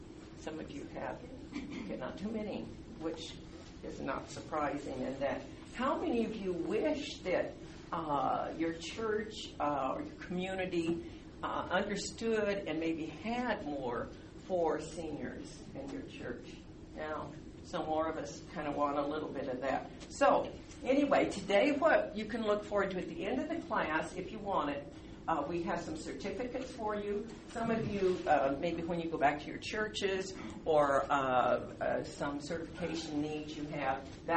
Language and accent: English; California, United States; Remember, I'm from California, so numbers are a little different than if you're from Texas.